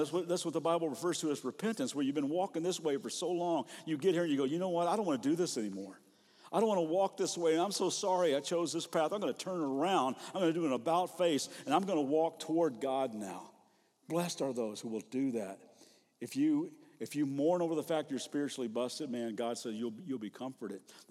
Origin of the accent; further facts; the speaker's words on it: Lexington, Kentucky, United States; I grew up in Lexington, Kentucky, horse farm, horse capital of the world.